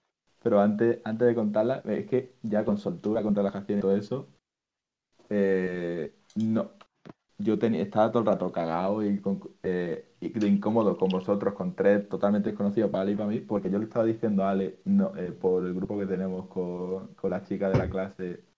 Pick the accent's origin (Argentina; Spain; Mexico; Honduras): Spain; Málaga, Andalusia; Yo soy de Málaga, ya es todo real. Soy de Málaga